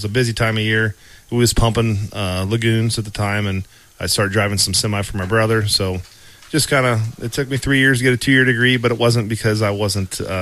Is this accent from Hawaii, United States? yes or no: no; Ohio, United States; I grew up in Northern Dark County. I always tell everybody North Star because that's where I went to church and went to school. But New Weston address there, on a dairy farm